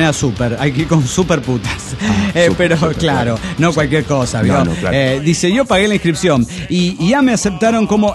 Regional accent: Ensenada, Baja California, Mexico; de Ensenada Baja, Califas, México.

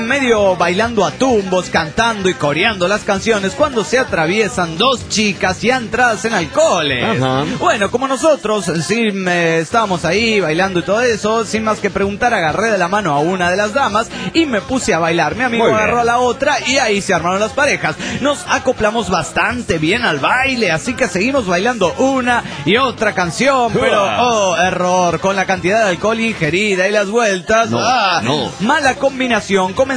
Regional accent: Córdoba, Argentina; de Córdoba, Argentina.

